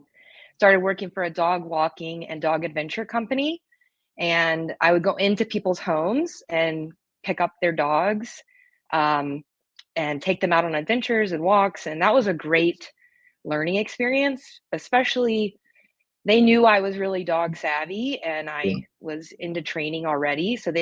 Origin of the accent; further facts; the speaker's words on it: Richmond, Virginia, United States; I live in Colorado. I'm from Richmond, Virginia